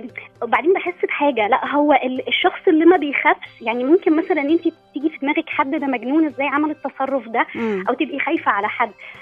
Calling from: Madinaty, Cairo Governorate, Egypt; من مدينتي

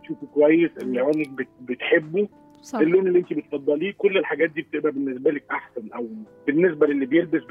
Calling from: Saudi Arabia; انا بكلمكم من السعوديه،

